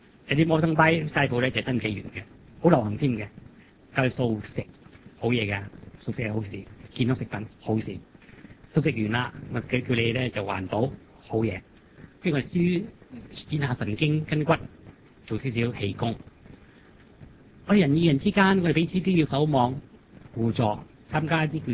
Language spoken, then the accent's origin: Cantonese; China